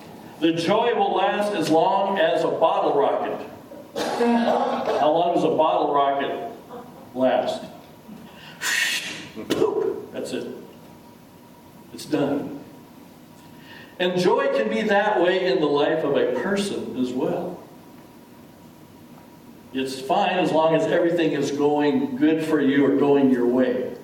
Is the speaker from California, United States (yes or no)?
no; North Dakota, United States; I grew up in North Dakota on a farm